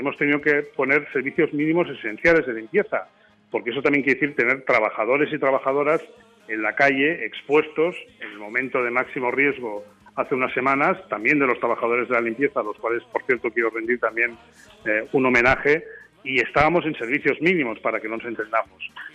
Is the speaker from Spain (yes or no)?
yes; Barcelona, Catalonia, Spain; Lo que somos los españoles o los barceloneses, que somos gente de estar en la calle